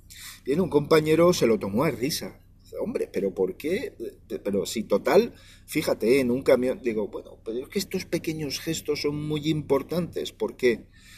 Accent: Valencian Community, Spain; Yo soy valenciano, soy mediterráneo, y el Mediterráneo va a ser uno de los lugares del mundo que más se van a ver afectados antes.

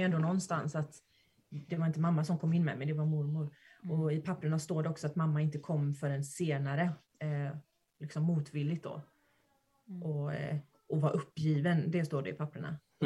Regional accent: Medellín, Antioquia, Colombia; Medellin.

